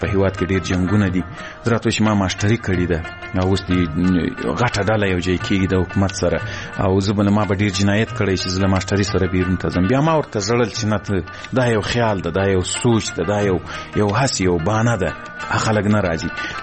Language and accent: Pashto; Ghazni, Afghanistan; ځکه زه له غزني څخه یو دوه درې کسان وو